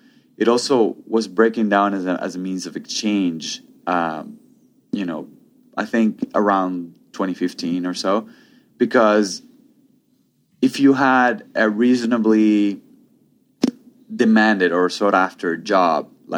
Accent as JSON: {"language": "English", "town": "Valencia", "region": "Carabobo", "country": "Venezuela", "tie": "born or raised there", "also_born_or_lived": "Caracas", "said": "I was born in Caracas, the capital city. I was raised in Valencia. It's a city near Caracas. But then I did my undergrad degree in Caracas. So, like, I've been in the central region of Venezuela most of my life."}